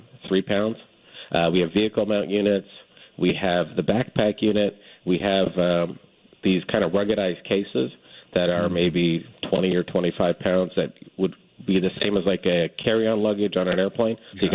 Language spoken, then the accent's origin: English; Toronto, Ontario, Canada; now in South Florida, United States; although I am actually from Toronto, but we're based in South Florida